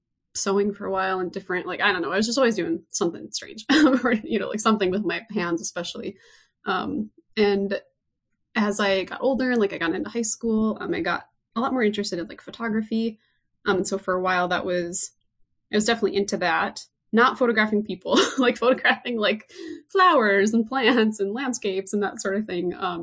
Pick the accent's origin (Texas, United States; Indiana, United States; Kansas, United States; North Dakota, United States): North Dakota, United States; My pronouns are she, her. And yeah, I am from North Dakota.